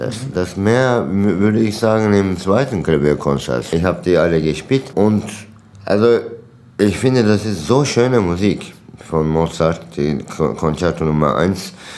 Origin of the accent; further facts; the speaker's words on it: Anatolia, Turkey; German is a second language; der vierte Satz Anatolien, meine Heimat.